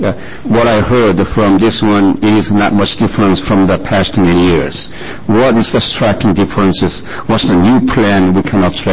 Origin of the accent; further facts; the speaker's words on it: Oregon, United States; When I said we are from Oregon, yeah, we saw the film, you know.